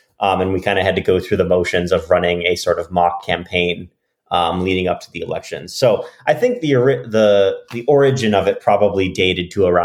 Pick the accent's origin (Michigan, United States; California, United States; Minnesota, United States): Minnesota, United States; Eagan; I'm from Eagan, Minnesota originally, and it was during the 2008 elections.